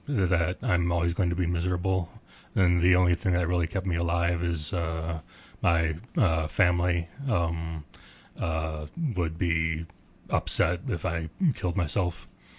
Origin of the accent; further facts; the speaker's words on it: Illinois, United States; also born or lived in Ohio; Originally from Illinois, and then I lived in Ohio for a while.